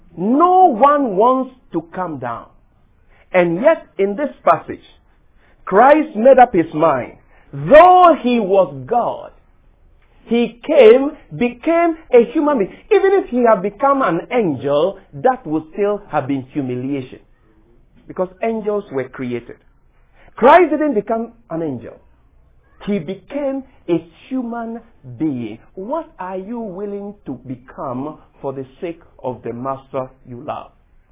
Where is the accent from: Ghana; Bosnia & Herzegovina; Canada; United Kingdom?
Ghana; now in United States; "Where do you come from?" "I come from Ghana." You know, of course, I wouldn't tell you the village I come from. It's not on the map.